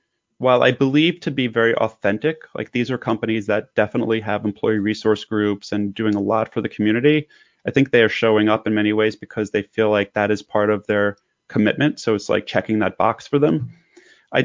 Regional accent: New York City, New York, United States; I grew up in a time when the corporate sponsorship was limited, and I grew up in New York City

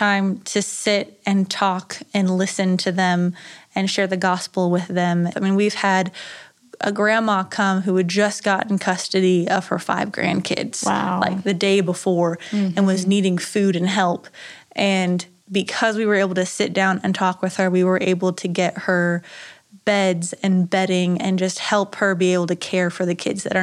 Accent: Wichita, Kansas, United States; I grew up here in Wichita.

